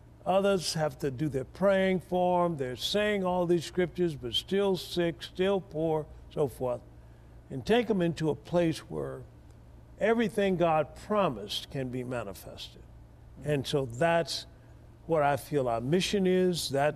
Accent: Tuskegee, Alabama, United States; born there; I was born in Tuskegee, Alabama.

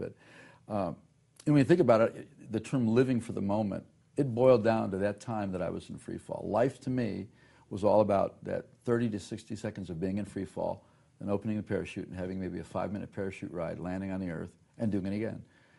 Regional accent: Ohio, United States; Actually, a little bit of my background, I was raised in the Midwest, outside of Cleveland, Ohio, in a typical 1950s suburban life, like happy days. Grew up in a Roman Catholic home

